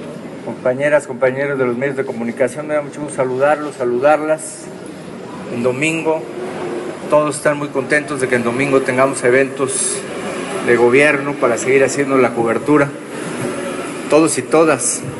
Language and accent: Spanish; Mexico City, Mexico; a todos los que somos pues capitalinos